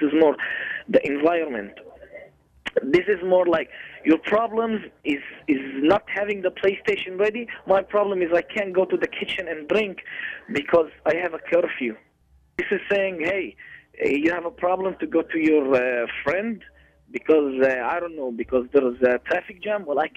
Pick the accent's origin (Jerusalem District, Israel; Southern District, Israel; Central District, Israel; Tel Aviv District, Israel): Central District, Israel; Lod; born there; English is a second language; And somehow he got still in Lydd. That's why I was born in Lydd.